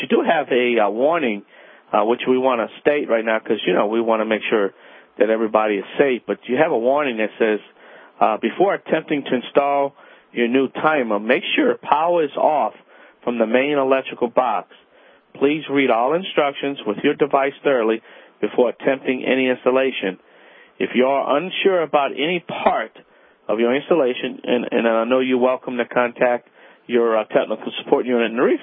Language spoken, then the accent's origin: English; Louisiana, United States; This is Home Talk. … I was green before green was even cool.